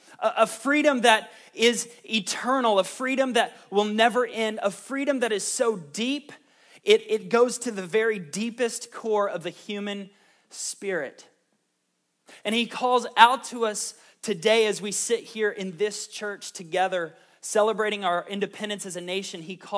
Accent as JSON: {"language": "English", "town": "Tavares", "region": "Florida", "country": "United States", "tie": "born or raised there", "said": "I grew up in Tavares, Florida. How many of you guys know where Tavares is? A very small little blip on the map."}